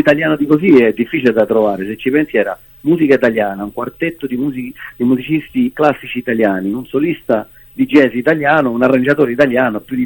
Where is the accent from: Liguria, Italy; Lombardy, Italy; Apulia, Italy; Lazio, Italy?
Lazio, Italy; Terracina; Provincia di Latina, Terracina. Ci teniamo molto, ecco.